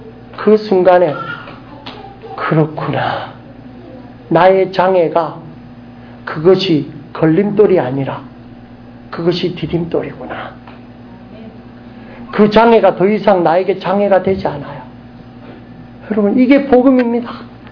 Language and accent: Korean; United States; 저도 미국 사람이니까